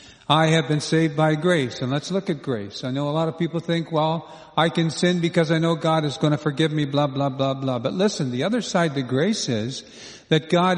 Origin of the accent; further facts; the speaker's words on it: Toronto, Ontario, Canada; also born or lived in Quebec; I mean, there's people that have wondered why we left Quebec, but we were born and raised in Toronto area and sent into Quebec as missionaries. So we went up there for about 12 years.